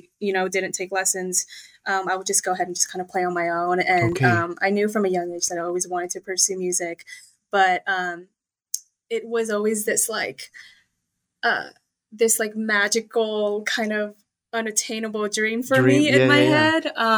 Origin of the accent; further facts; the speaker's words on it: Oklahoma, United States; also born or lived in New Jersey; now in Dallas, United States; I'm originally from New Jersey, actually. And my family and I, we moved to Oklahoma back in like, I think it was around like 2009. I was around 12 years old.